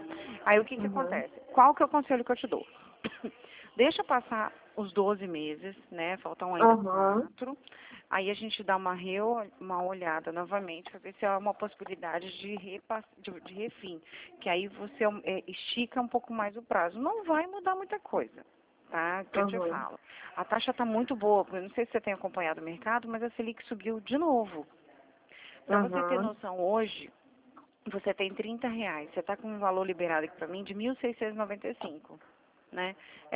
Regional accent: Espírito Santo, Brazil; eu sou do Espírito Santo, viu? Eu tô no interior de São Paulo falando com você.

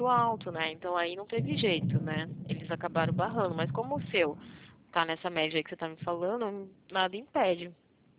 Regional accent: São Paulo, Brazil; Não, eu sou de São Paulo.

